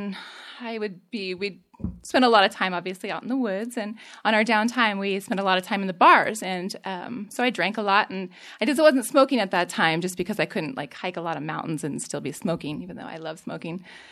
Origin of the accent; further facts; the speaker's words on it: Oregon, United States; I was born and raised in Oregon, but I was raised mostly by my dad, and my mother died when I was really little.